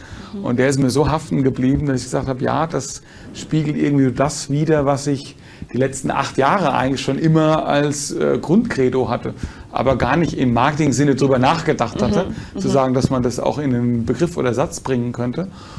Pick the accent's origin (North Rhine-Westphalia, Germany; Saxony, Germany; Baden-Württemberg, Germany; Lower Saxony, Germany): Baden-Württemberg, Germany; Neckarhausen; also born or lived in Mannheim; Klassisch, ich bin geboren in Monnem, wie man mal sagt. Aufgewachsen in Heidelberg, beziehungsweise ehrlicherweise muss ich sagen, dazwischen. In dem Ort Neckarhausen, der nämlich genau zwischen Mannheim und Heidelberg liegt.